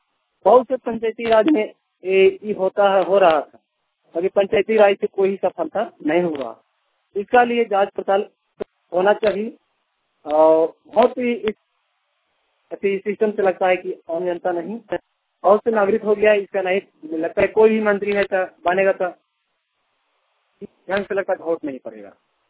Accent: Kusiyara, Jharkhand, India; ग्राम कुसियारा, पंचायत प्रतापपुर, जिला चतरा, झारखंड के निवासी हैं।

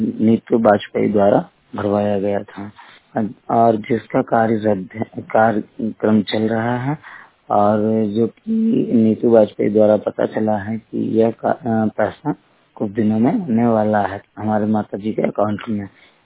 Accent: Lucknow, Uttar Pradesh, India; और मैं अवंतीपुरम लखनऊ का निवासी हूँ।

